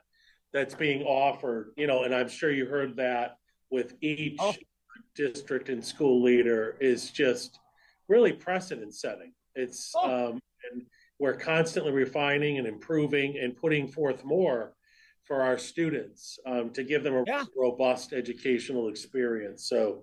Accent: Springfield, Massachusetts, United States; And I grew up in Springfield, very in his inner city.

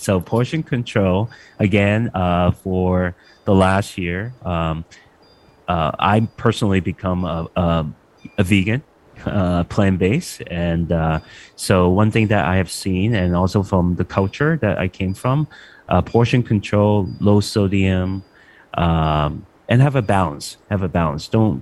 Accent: Hong Kong; I think China and also my hometown, Hong Kong, there will be shelter in place.

